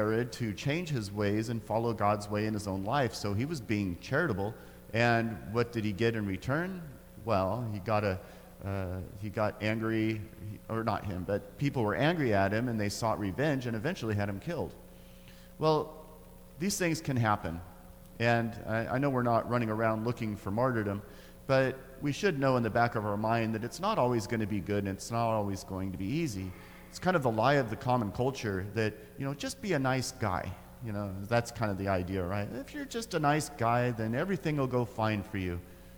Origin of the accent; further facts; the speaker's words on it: Grants Pass, Oregon, United States; So some of you might know that I'm from Grants Pass. That's my hometown.